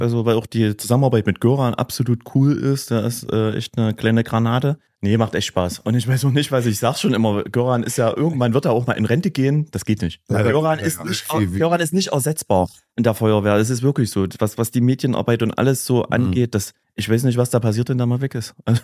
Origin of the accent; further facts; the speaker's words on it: Gera, Thuringia, Germany; Aus Gera, und jetzt gerade eben aus dem Bett.